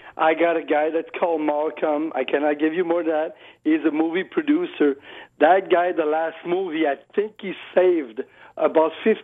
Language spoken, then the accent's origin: English; Canada; Don't forget, I'm Canadian